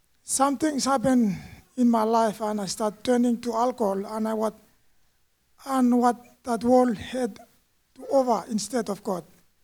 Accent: Vanuatu; born there; I was born in Vanuatu. My family is Christian.

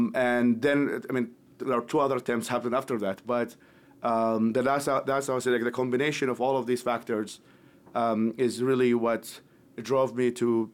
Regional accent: Baghdad, Baghdad Governorate, Iraq; So I grew up in West Baghdad, and West Baghdad is mostly known because it was close to Fallujah

